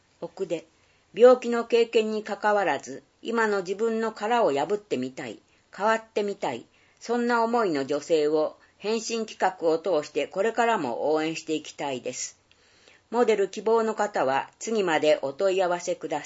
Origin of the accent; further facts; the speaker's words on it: Hokkaido, Japan; now in Hikone, Japan; 私は北海道出身で、彦根に来てまだ7年ですが、この町が大好きです。